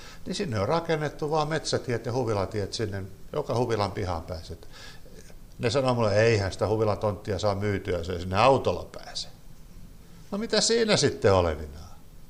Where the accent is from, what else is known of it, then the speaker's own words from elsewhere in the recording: Vaasa, Ostrobothnia, Finland; kun mä oon kotoisin Vaasasta ja Vaasassa on iso saaristo, se on iso saaristo